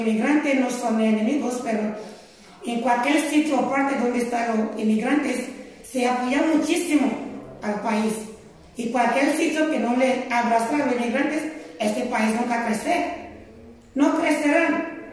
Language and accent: Spanish; Nigeria; now in Sevilla, Spain; Yo trabajaba en banco antes, en 8 años, en mi país, First Bank Nigeria PLC.